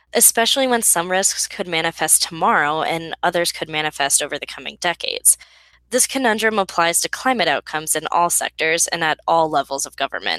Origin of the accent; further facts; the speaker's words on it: Florida, United States; Okay, but I'm thinking about the citrus industry in my home state of Florida.